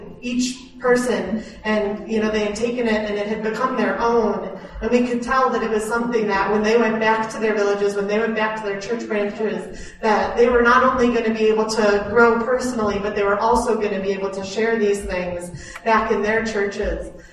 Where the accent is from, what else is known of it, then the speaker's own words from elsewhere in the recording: United States; I come from the United States. I've lived there my whole life.